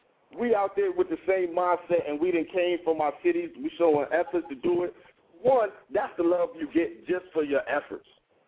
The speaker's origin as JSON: {"language": "English", "town": "Columbus", "region": "Ohio", "country": "United States", "said": "Dude, I'm from Columbus, Ohio, but I got T-shirts, I got passion, you do too."}